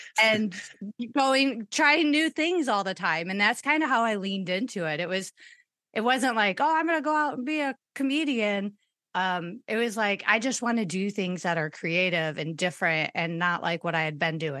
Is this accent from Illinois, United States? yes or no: yes; Chicago, Illinois, United States; now in Las Vegas, United States; because I grew up in the Chicago area.